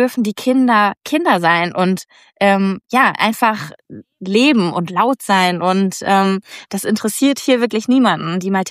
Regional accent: Bavaria, Germany; Weil in Deutschland, vor allen Dingen bei uns in Bayern, es ist ja recht konservativ

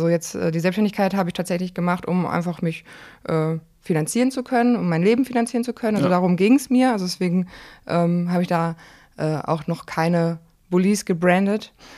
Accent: Münster, North Rhine-Westphalia, Germany; also born or lived in Hamburg; Münster ist auch meine Heimat, genau.

